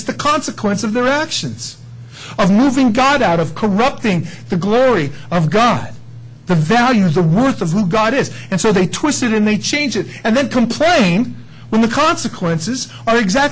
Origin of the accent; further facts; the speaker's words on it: San Diego, California, United States; growing up in San Diego, man, it was like the beach every weekend.